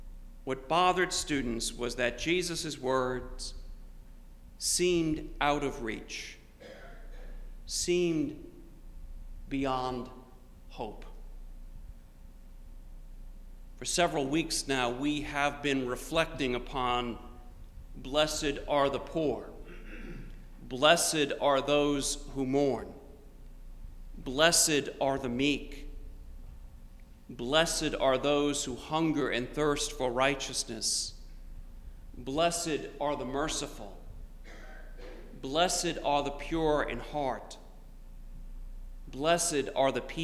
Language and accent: English; Long Island, New York, United States; As a little boy growing up on Long Island, I would always wish for a snowy white Christmas. On Long Island in December, a white Christmas is a rather rare thing.